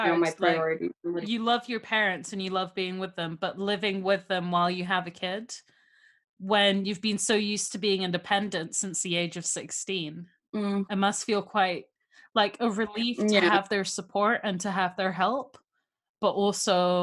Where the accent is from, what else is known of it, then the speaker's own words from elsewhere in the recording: Zimbabwe; And I said I was from Zimbabwe, and they go, oh, so you're African as well.